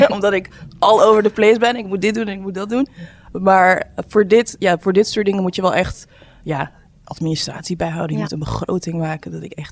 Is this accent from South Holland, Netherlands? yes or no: no; Roosendaal, North Brabant, Netherlands; Nee, ik kom niet uit Amsterdam. Ja, iedereen denkt ook van... jij komt uit de Randstad. Dan zeg ik, nee, ik kom uit Roosendaal.